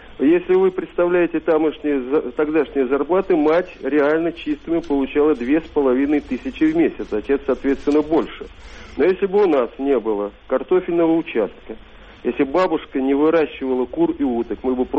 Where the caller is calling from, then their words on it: Novosibirsk, Novosibirsk Oblast, Russia; also born or lived in Yuzhno-Sakhalinsk; Новосибирск.